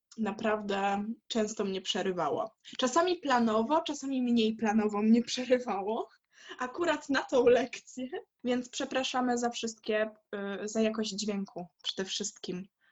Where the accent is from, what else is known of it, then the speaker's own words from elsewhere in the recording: Gdańsk, Pomeranian Voivodeship, Poland; a ja jestem z Gdańska.